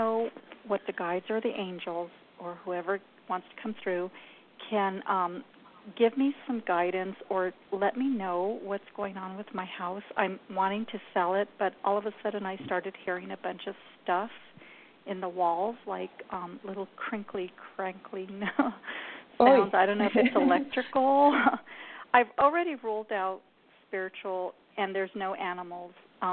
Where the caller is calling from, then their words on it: New Mexico, United States; I'm in New Mexico.